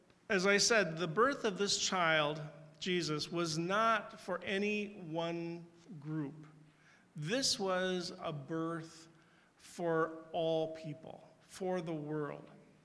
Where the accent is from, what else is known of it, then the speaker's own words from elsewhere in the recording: United States; I was struck, and that's because I'm an American, I guess.